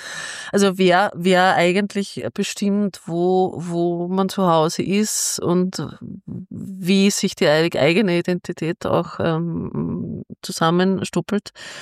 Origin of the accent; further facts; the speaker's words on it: Austria; bin halt ein Österreicher, meine Großeltern waren schon Österreicher.